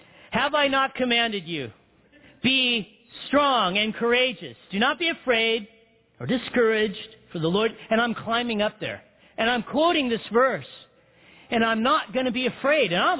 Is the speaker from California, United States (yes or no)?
yes; Big Bear, California, United States; I'm a hick from Big Bear. I grew up in Big Bear. Big Bear at the time had like 7,000 people.